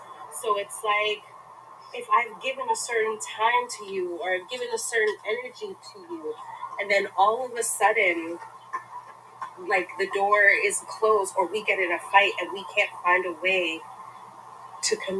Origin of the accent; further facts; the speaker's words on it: Brooklyn, New York, United States; No, from New York. I'm born and bred in Brooklyn.